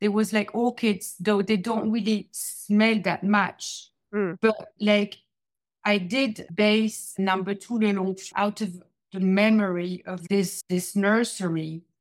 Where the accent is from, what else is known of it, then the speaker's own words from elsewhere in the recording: Belgium; also born or lived in France; now in Los Angeles, United States; I am from Europe. I was raised in Belgium and France. And now I'm in Los Angeles. I've been there for 15 years.